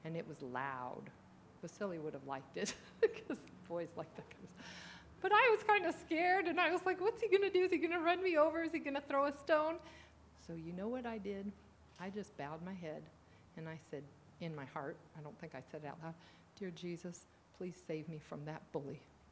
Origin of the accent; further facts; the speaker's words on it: California, United States; Okay, I was raised in Southern California. I'm sure by any standards it's a Sodom and Gomorrah today, but at the time it was a pretty decent place